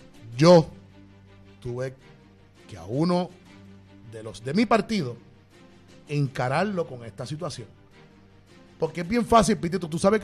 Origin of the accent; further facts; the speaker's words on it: Lares, Puerto Rico; él acumula en mi pueblo de Lares